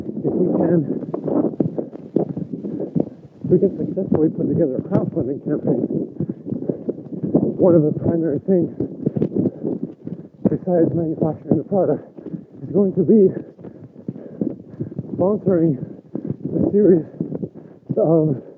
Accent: California, United States; now in Barcelona, Spain; So, I don't know if you know, but I'm from California, but I don't live in California. I live in Barcelona, Spain. I've been out here for like 14 years now, right?

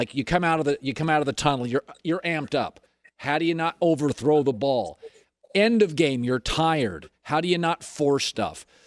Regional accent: Northwest, United States; listen, I'm from the Northwest, and so a lot of my friends, my family are Seahawk fans

